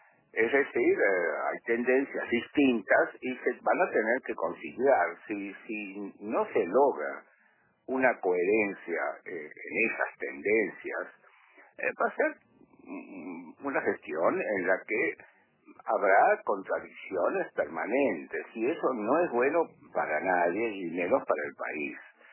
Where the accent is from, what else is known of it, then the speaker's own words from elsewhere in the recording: Uruguay; Soy colorado y desde luego, por sobre todo, soy uruguayo.